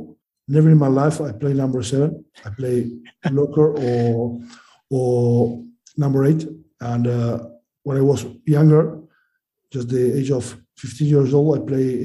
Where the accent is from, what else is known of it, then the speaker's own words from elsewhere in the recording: Uruguay; English is a second language; I came from Uruguay. Uruguay is a country, 3 million of people in Uruguay.